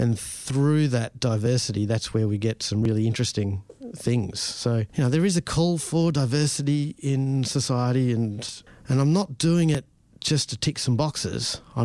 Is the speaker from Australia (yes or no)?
yes; Australia; Growing up, it was always being something else until I went overseas for the first time and saying, where are you from? Oh, from Australia, but I'm this.